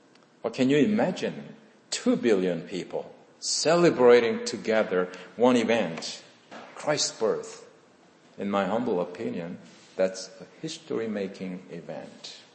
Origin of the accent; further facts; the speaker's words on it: South Korea; I was born and raised in South Korea 3 years after the Korean War ended in 1956.